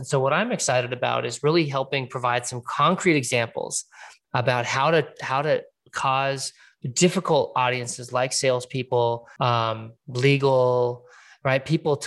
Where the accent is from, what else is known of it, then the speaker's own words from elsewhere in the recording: Fresno, California, United States; my hometown is Fresno. I was born there. I lived on farms, you know, for 9 years out there.